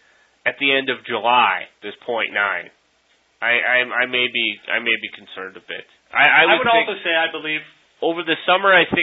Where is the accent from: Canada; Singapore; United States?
Canada; I'm Canadian.